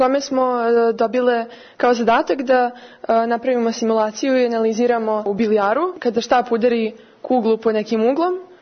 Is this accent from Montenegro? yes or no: no; Pančevo, Vojvodina, Serbia; također sam iz Pančeva i idem u gimnaziju Uroš Predić u Pančevu.